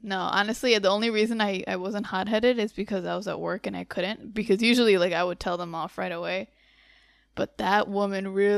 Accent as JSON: {"language": "English", "country": "Bangladesh", "said": "similar to Indian food, but it's Bangladeshi because that's where I'm from. I'm from Bangladesh."}